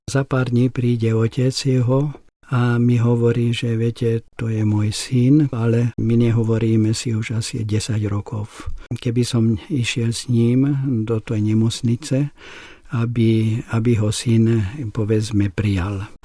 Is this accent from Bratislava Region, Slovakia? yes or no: yes; Bratislava, Bratislava Region, Slovakia; first language Hungarian; Slovak is a second language; Moja materinská reč je maďarská, ale ja som chodil málo do maďarských škôl. A začal som v ľudovej škole nemčinu, lebo my sme bývali na druhej strane Petržalky.